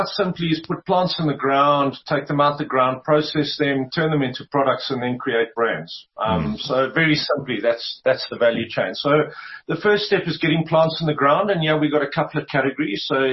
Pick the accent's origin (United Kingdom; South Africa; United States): South Africa; Eastern Cape; I grew up in the Eastern Cape as a surfer.